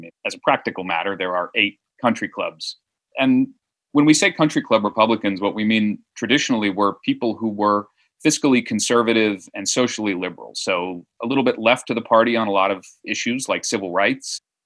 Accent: Greenwich, Connecticut, United States; Well, I grew up in Greenwich, and it's a place that's always been interesting to me politically.

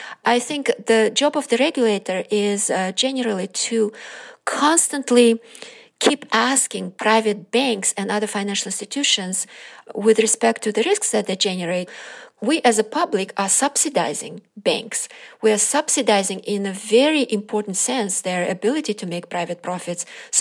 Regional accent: Kazakhstan; moved away as an adult; now in United States; So I was born in Kazakhstan, in a small town in western Kazakhstan, and I grew up there.

